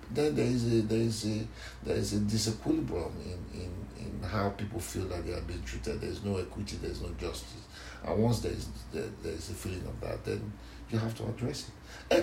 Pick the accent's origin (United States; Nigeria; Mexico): Nigeria; I am a Nigerian, but I haven't been to the North to experience the North.